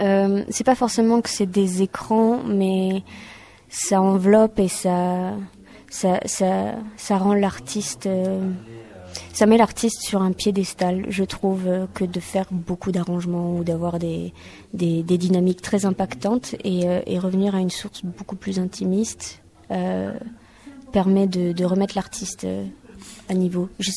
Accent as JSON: {"language": "French", "region": "Île-de-France", "country": "France", "said": "Je viens de la région parisienne, de plus précisément dans les Yvelines."}